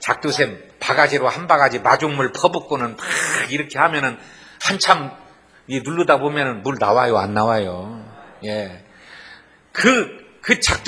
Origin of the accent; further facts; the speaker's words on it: North Jeolla, South Korea; 여러분은 잘 모르지만요 제가 전라북도에서 왔거든요. 대한민국 전라북도.